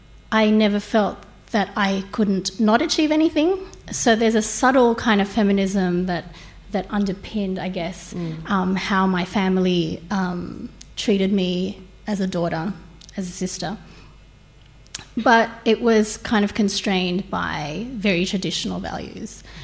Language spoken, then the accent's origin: English; Philippines; born there; Well, I was born in the Philippines